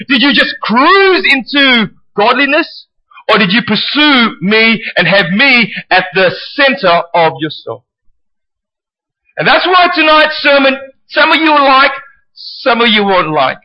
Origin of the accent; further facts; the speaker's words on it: Perth, Western Australia, Australia; For those who don't know me, I'm from Perth.